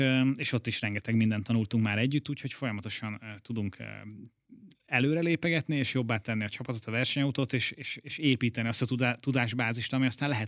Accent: Hungary; nagyon jó érzés a hazai közönség előtt versenyezni itt Magyarországon. Magyarként

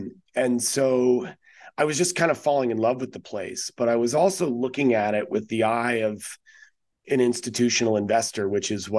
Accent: East Coast, United States; moved away as an adult; I grew up on the East Coast, and that was sort of what everybody did.

